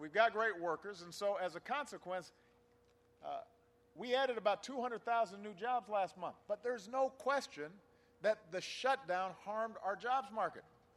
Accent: Illinois, United States; Yeah, you've got corn and wheat that's coming down from my home state of Illinois down the river

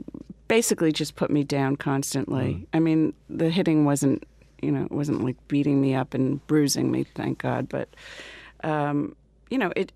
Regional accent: New Jersey, United States; I grew up in New Jersey in an upper-class community. And we were poor. We were, you know, there's like four poor Jews. We were among them.

